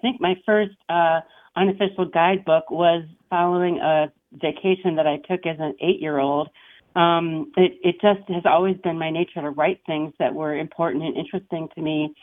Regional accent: Detroit, Michigan, United States; born there; I was born in Detroit. I live on the west side of the state now. I've spent my whole life exploring the state

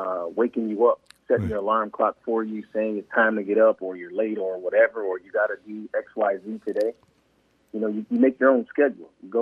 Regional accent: Detroit, Michigan, United States; toughness is instilled in you early growing up in Detroit playing basketball because the talent pool is so deep.

